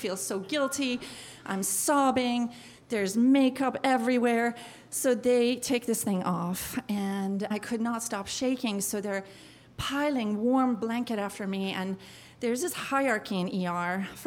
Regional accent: Iran; accent: Persian; English is a second language; the only thing Persian about me was my accent and the ring.

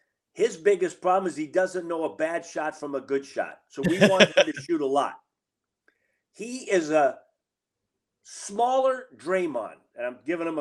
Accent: Massachusetts, United States; You know, I'm excited that Kevin knows that I'm from Massachusetts.

